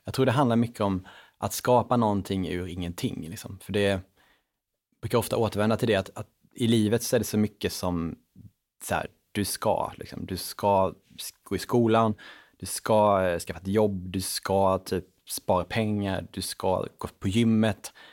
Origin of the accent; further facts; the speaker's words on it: Småland, Sweden; när jag växte upp i Åre, den liten bruksort i Småland